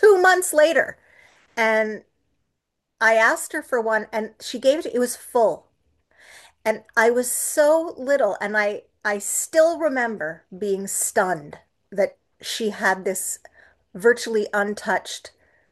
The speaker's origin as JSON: {"language": "English", "town": "Montreal", "region": "Quebec", "country": "Canada", "said": "So by the time I got to high school, I'm from Montreal, so that would have been grade 7 to 11."}